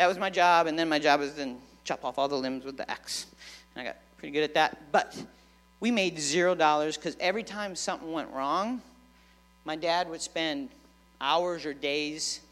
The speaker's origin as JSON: {"language": "English", "region": "Wisconsin", "country": "United States", "tie": "born or raised there", "said": "So growing up on the farm that I grew up in Wisconsin, we didn't have... Well, we had running water."}